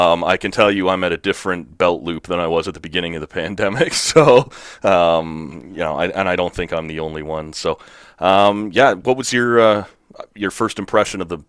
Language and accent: English; Oshawa, Ontario, Canada; Well, I grew up in Oshawa